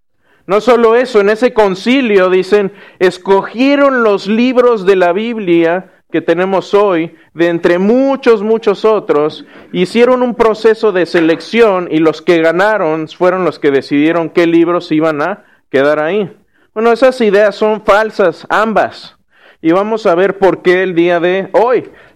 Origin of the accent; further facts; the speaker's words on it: Querétaro, Mexico; yo soy de Querétaro. Y esa es la casa donde yo crecí. Esa es la casa donde yo viví desde los 6 años casi hasta que me fui a la universidad.